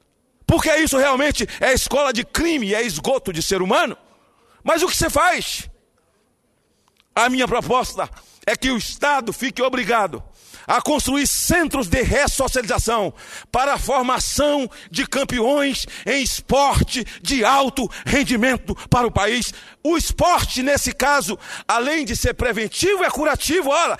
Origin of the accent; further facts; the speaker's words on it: Espírito Santo, Brazil; Lá no meu estado do Espírito Santo, o segundo estado mais violento da federação